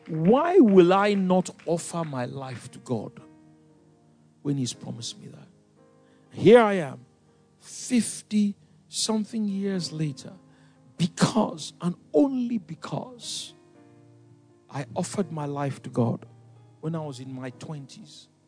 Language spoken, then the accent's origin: English; Ikoyi, Lagos, Nigeria; because I grew up in Ikoyi, you see. So when I go back now